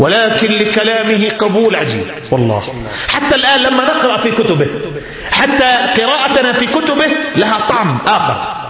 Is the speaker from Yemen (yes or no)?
yes; Yemen; هنا في بلادنا اليمن